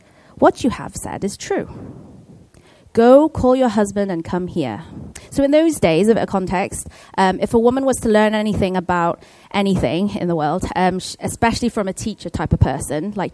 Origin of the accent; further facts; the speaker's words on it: Cardiff, Wales, United Kingdom; "Oh, I'm from Cardiff, Wales. I was born in Cardiff."